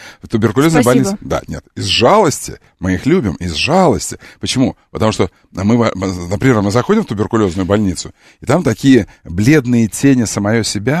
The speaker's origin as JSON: {"language": "Russian", "town": "Kerch", "region": "Crimea", "country": "Ukraine", "tie": "born there", "said": "Я родился в Керчи. Это Крым, чтобы было понятно."}